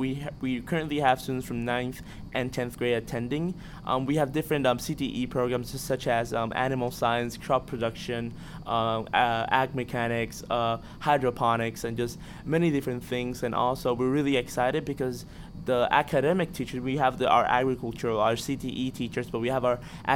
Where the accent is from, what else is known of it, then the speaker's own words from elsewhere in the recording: Arecibo, Puerto Rico; I work at a 102 head dairy cattle farm in Arecibo, in my hometown, in the northern part of Puerto Rico.